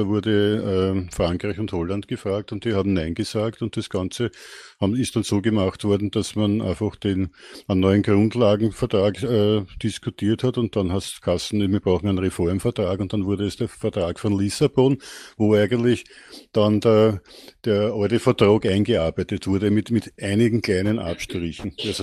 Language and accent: German; Austria; Auch bei uns in Österreich hätten wir nie die 66,6% gemacht